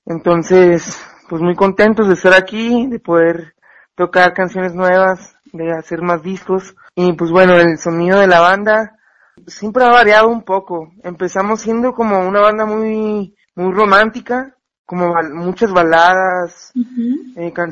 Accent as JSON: {"language": "Spanish", "town": "Tijuana", "region": "Baja California", "country": "Mexico", "moved": "yes", "lives_now": "Mexico City, Mexico", "said": "Pues somos una banda que somos de Tijuana. Iniciamos en el 2012 y ahí llevamos un rato, 6 años. Uh-huh. Entonces, pues bueno, ahorita estamos viviendo en la Ciudad de México. Nos venimos a vivir acá hace 3 años."}